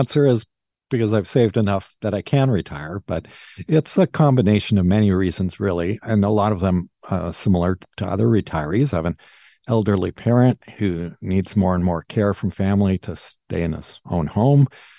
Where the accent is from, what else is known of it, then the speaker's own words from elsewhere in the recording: Seattle, Washington, United States; also born or lived in Minnesota; I'm from Seattle, but I went to Carleton College in Minnesota